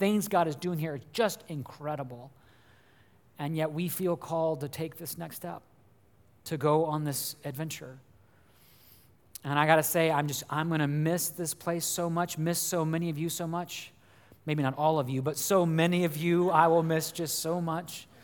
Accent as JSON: {"language": "English", "region": "Bible Belt", "country": "United States", "tie": "born or raised there", "said": "I grew up in the Bible Belt, grew up in a Christian home, was just wonderfully blessed by that."}